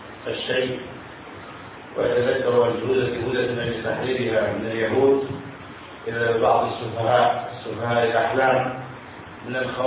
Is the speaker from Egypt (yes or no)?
yes; Egypt; بلدنا مصر